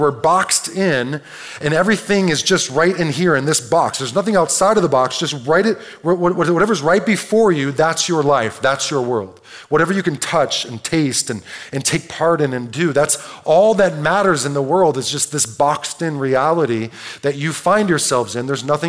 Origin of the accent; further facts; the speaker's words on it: Detroit, Michigan, United States; I grew up in Detroit.